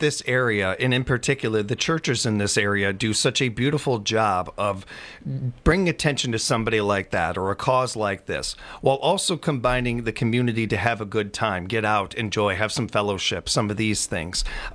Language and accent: English; Illinois, United States; born or raised there